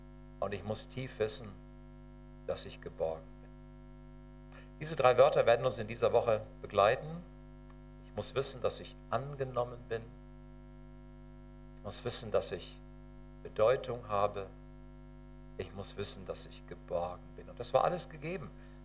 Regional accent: Germany; Ich bin Deutscher.

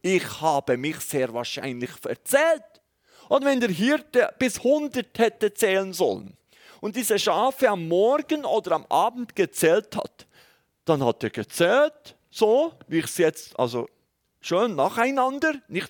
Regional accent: Bern, Switzerland; Als Berner kann man fast nicht anders, weil wir sind ja schon so langsam beim Reden.

